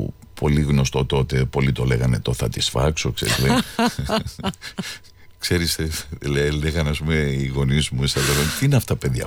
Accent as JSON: {"language": "Greek", "town": "Corfu", "region": "Ionian Islands", "country": "Greece", "tie": "born or raised there", "lives_now": "Athens, Greece", "said": "Πιτσιρικάς λοιπόν, μεγαλώνοντας στην Κέρκυρα, άκουγα αυτά που έπαιζε το ραδιόφωνο"}